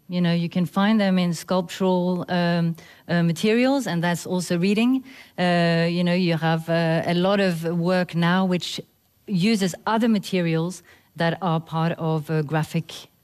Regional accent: Germany; born there; English is a second language; I was born in Germany, but that was a, you know, yeah.

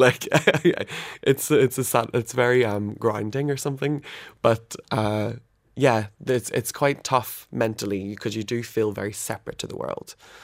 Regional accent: Belfast, Northern Ireland, United Kingdom; Mostly I grew up with the casual bomb scare, the blocked roads and like the communities that you weren't allowed to go near, or roads you couldn't walk down.

